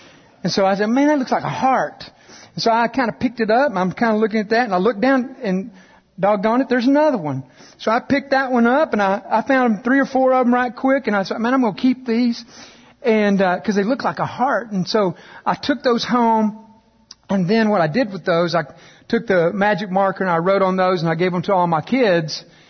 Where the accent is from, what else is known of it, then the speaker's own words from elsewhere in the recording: Texas, United States; I grew up in West Texas, as you know, sandstorms. But we were only 3.5 hours from the mountains of New Mexico.